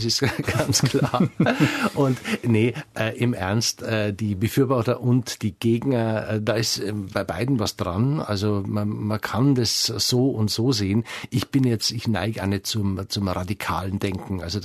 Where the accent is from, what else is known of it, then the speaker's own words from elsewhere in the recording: Garmisch-Partenkirchen, Bavaria, Germany; Ich bin selber in Garmisch geboren, also richtig ich bin ein richtiger Garmischer und bin da auch lange nicht rübergekommen nach Partenkirchen.